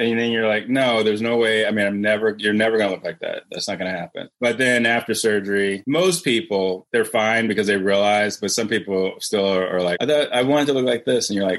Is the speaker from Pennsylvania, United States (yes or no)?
no; Cleveland, Ohio, United States; now in Georgia, United States; I'm from Cleveland. You know, I came to Morehouse down here for college. I've fell in love with Atlanta. But then I went back up to Ohio to do my medical school and my training because that's where I'm from.